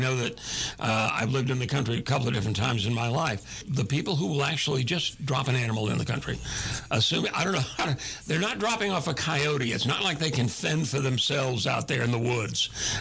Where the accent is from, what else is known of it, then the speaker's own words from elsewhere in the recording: Houston, Texas, United States; I'm originally from Houston.